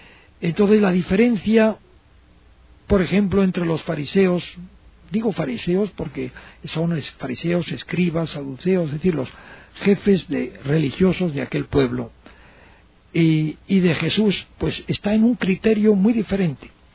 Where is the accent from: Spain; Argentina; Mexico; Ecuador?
Spain; Burgos, Castile and León; una música que es de mi tierra, de mi provincia, de mi región de Castilla, de Burgos